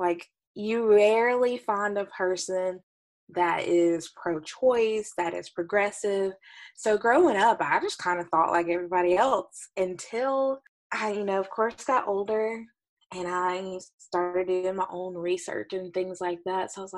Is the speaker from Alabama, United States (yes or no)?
yes; Albertville, Alabama, United States; So I grew up in Albertville, which is in Marshall County. It's the biggest population in Marshall County.